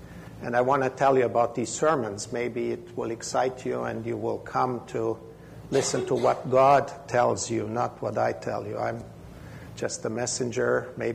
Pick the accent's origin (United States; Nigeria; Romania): Romania; Transylvania; English is a second language; And how fitting that is, because I'm from Transylvania.